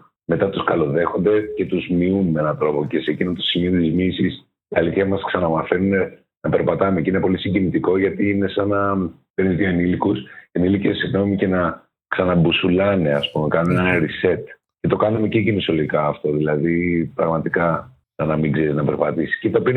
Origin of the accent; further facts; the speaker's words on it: Rhodes, South Aegean, Greece; moved away as an adult; Εννοώ ότι για μένα αυτό έγινε όταν έφυγα από τη Ρόδο. Mm-hmm. 18 χρονών, κάτι που ήθελα από 5 έκτη δημοτικού.